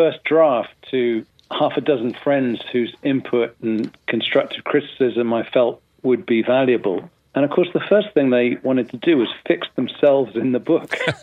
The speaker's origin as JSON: {"language": "English", "country": "United Kingdom", "said": "In fact, in the UK, my home country, it's my biggest hit."}